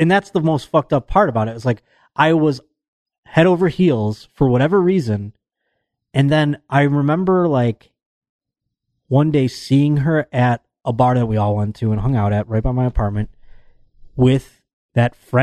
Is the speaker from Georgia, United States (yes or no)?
no; Buffalo, New York, United States; And then I'm going to be in my hometown of Buffalo, New York